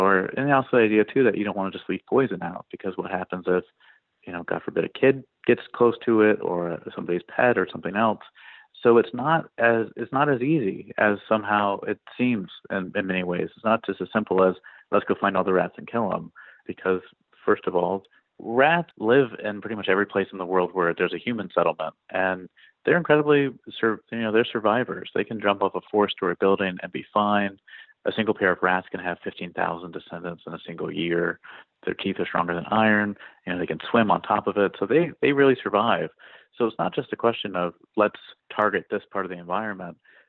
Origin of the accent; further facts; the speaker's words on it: California, United States; So, you know, I grew up in California. I lived in LA for a while. I lived in the Bay Area